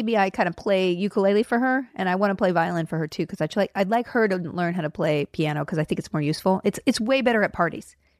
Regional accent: Huntsville, Alabama, United States

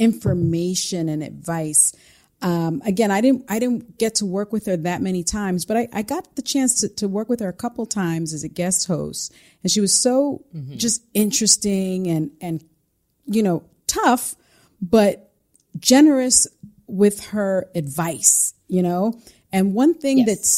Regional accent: Bronx, New York, United States; See, I'm from the Bronx.

